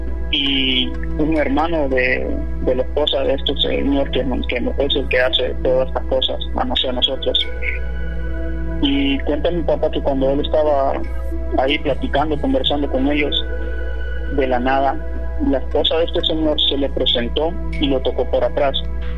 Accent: Honduras; Todo esto que les estoy contando sucedió en Honduras. Yo soy de Honduras, ¿sí?

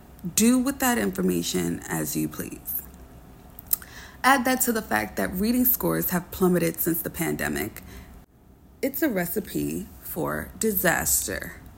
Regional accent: New York City, New York, United States; As someone born and raised in the Bronx, I am flabbergasted.

